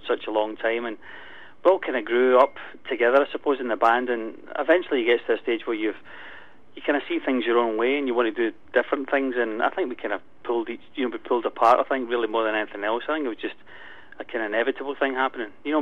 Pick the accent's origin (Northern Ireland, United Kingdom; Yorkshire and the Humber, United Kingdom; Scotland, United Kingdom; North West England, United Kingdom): Scotland, United Kingdom; Glasgow; I'm from Glasgow.